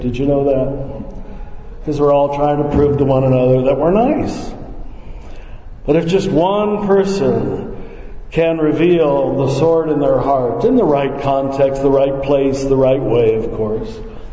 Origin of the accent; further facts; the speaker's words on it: Kansas, United States; When I was a little boy growing up in Kansas, we all had to dress up in our best clothes to come to Mass on Sunday.